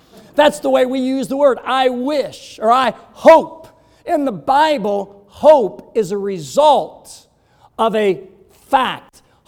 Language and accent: English; Alabama, United States; I'm from Alabama. They say amen.